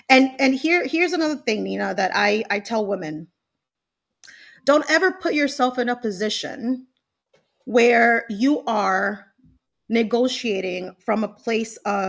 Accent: Bronx, New York, United States; I grew up in the Bronx, like, you know, right. Latina, single mother, three girls, like, you know, I grew up in the hood, okay?

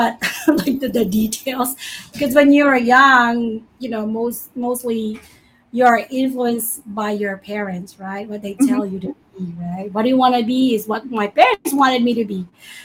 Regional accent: Manila, Metro Manila, Philippines; born there; Well, I was born in Manila. So my mom is from Bicol. My father is from Pangasinan.

